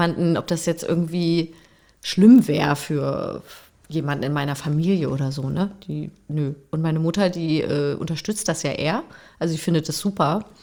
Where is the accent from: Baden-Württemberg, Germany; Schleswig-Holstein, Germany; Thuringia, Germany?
Baden-Württemberg, Germany; Freiburg im Breisgau; wenn ich in meine Heimat fahre. Zum Beispiel bin ich halt nicht im Osten sozusagen groß geworden, sondern in Freiburg im Breisgau.